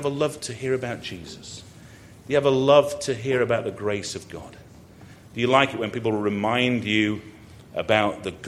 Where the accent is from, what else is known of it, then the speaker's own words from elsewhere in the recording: England, United Kingdom; I'm an Englishman. Englishmen are not supposed to be too emotional.